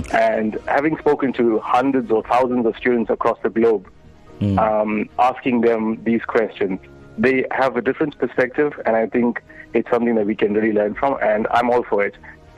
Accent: South Africa; Being a South African and working in South Africa remotely, actually, for almost 10 years now.

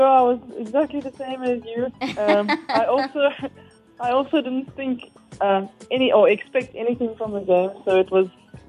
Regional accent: Western Cape, South Africa; I'm proudly South African, especially living in the Garden Route, the place that I call home.

